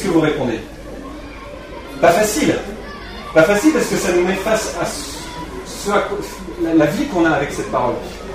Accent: Corbeil-Essonnes, Île-de-France, France; Je suis séminariste en formation à Bruxelles pour le diocèse de Bordeaux. Mais je suis originaire de Corbeil-Essonnes

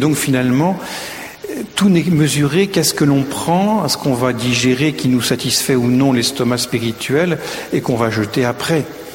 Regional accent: Paris, Île-de-France, France; now in Rome, Italy; le Parisien que j'étais, parce que je suis diocèse de Paris, maintenant j'habite à Rome depuis presque 10 ans

